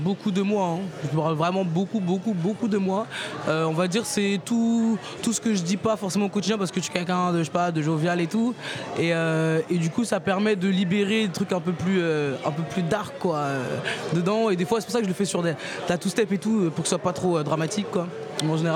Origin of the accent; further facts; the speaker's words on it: Rennes, Brittany, France; je suis une artiste, à la base je viens de Rennes.